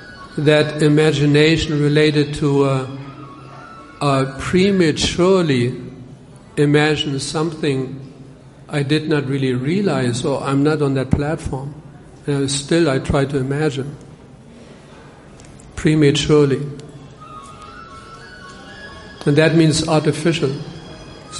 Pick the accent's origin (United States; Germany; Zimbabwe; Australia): Germany; English is a second language; I'm from Germany. I'm a German.